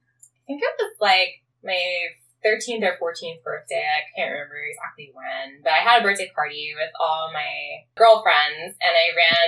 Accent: Philadelphia, Pennsylvania, United States; I grew up in Philly.

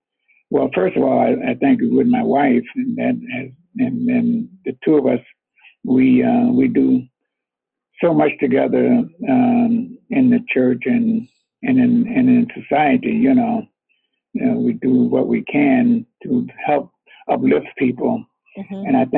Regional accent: Chicago, Illinois, United States; also born or lived in the South; And I've always thought I was born in the South, but I didn't actually grow up in the South. My folks came to Chicago when I was about 7 years old.

